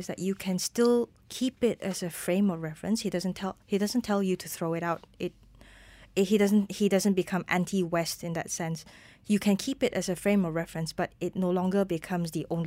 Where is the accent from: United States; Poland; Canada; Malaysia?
Malaysia; I am Malaysian, I am Asian.